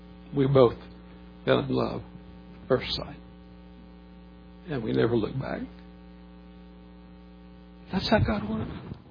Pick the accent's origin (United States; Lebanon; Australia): United States; Louisiana; also born or lived in Texas; You know, I'm this hillbilly from Louisiana and West Texas